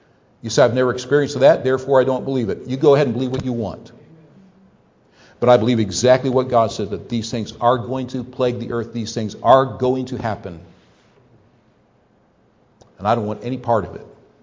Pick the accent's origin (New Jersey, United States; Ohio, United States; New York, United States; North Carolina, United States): Ohio, United States; Now, growing up in Ohio, we lived in the part of the state that was just beginning to get a little bit rolling before you come into the mountains of West Virginia.